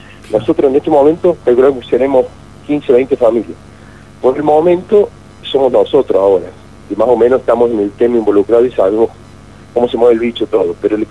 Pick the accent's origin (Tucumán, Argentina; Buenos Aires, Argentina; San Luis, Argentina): San Luis, Argentina; Nosotros venimos también de una zona de campo, nosotros venimos de San Luis